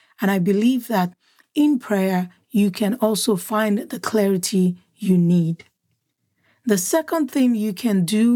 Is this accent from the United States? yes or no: no; Nigeria; There's a proverb in my native language from where I'm from in Nigeria